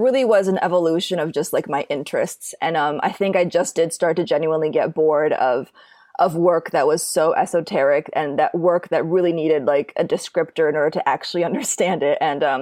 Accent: Minneapolis, Minnesota, United States; I grew up in Minneapolis, Minnesota.

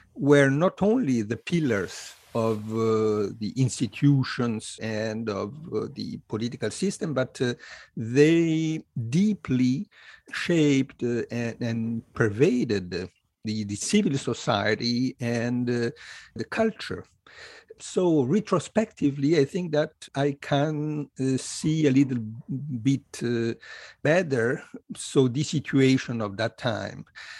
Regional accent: Italy; I was born in Italy in 1957, and I grew up in a country which was politically dominated by the so-called two churches

